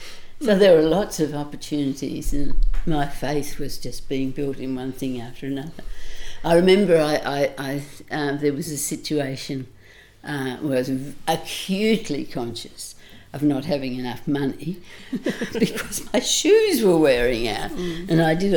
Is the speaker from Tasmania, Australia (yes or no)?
yes; Tasmania, Australia; I was short and I had my little red coat and I came from Tasmania.